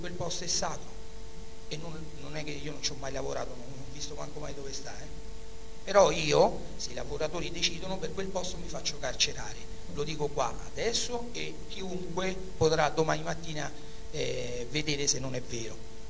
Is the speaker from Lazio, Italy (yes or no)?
yes; Rome, Lazio, Italy; io sono romano